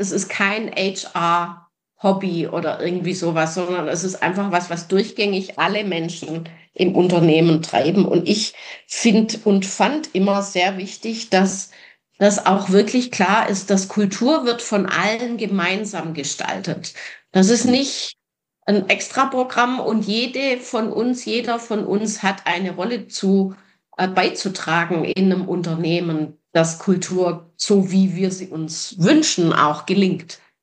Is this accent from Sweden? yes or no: yes; Sweden; Das ist nicht so bei uns in Schweden.